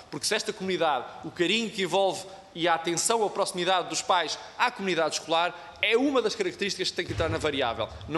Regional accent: Coimbra, Portugal; do nosso distrito de Coimbra, de onde sou proveniente também

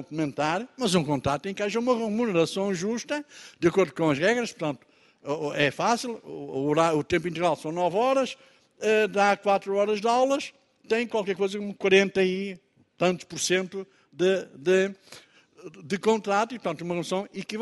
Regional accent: Centro, Portugal; eu que venho lá da Cova da Beira

